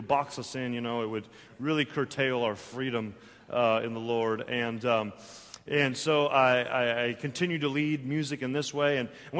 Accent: Portland, Oregon, United States; I grew up in Portland, Oregon.

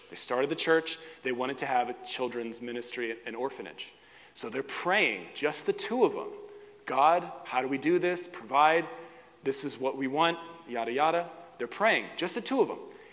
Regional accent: Northeast, United States; Because I'm from the Northeast in the U.S.

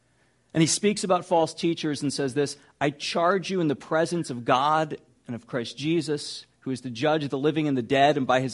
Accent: California, United States; Some in Jerusalem, some in significant places like my hometown in California.

